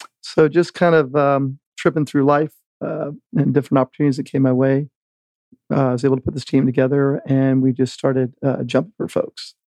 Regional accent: Arizona, United States; Sure. As you know, I grew up in Arizona.

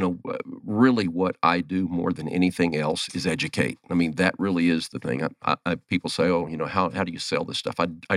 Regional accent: Texas, United States; also born or lived in Carlsbad, California; Born and raised, well, I was actually born in Carlsbad, California, lived most of my life in Texas. Met my wife, married my wife there, my first two children there.

